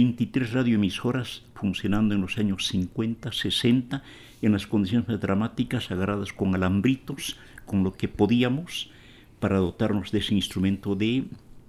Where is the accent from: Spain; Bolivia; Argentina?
Bolivia; Potosí; Vengo de Potosí, siglo XX, Catavi y Llagua eran la región más productora de estaño en el siglo XX.